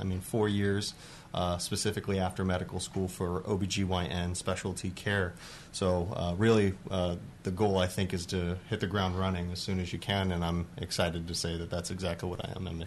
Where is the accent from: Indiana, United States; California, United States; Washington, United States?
Washington, United States; Yakima; also born or lived in Kennewick / Pennsylvania / Detroit; Well, I'm actually a native Washingtonian. I was born in Kennewick. I grew up in Yakima and then decided to jump ship and go to medical school in Pennsylvania